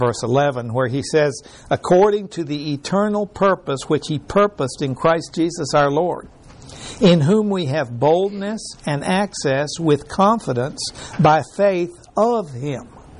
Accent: Mexico; I grew up in Mexico, and it was in Mexico where I was told this story.

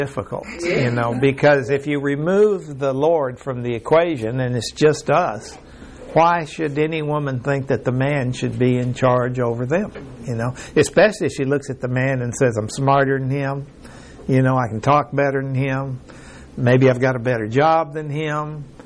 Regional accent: Mexico; Well, I was raised in Mexico, and we didn't have enough money down there for there to ever be a three-ring circus.

